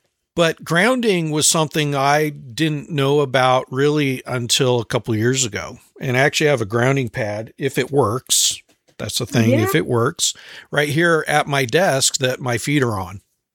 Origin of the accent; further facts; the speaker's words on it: California, United States; Where I grew up in California, my parents live on the Sacramento River, and we would spend most of our days out there on the river